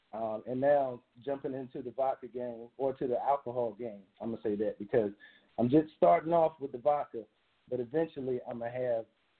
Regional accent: Norfolk, Virginia, United States; Really, I am also from Norfolk, Virginia. I knew T since high school.

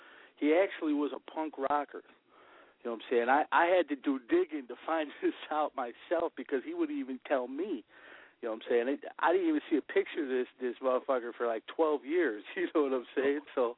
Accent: Chicago, Illinois, United States; you know what I'm saying? Born and raised in Illinois, you know what I'm saying, Chicago.

